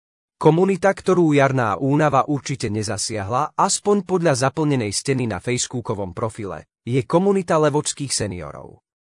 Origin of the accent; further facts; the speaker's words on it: Topoľčany, Nitra Region, Slovakia; Do 15 rokov som vyrástol v Topolčianskej nemocnici, kde bol môj otec správcom. Potom nás vyhnali, skončili sme v Nitre.